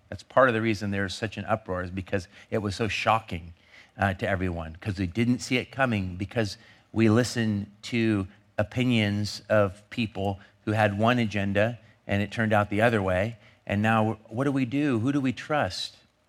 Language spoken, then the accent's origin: English; Longview, Washington, United States; also born or lived in Kelso; Those are my people, actually. I grew up in Longview, Kelso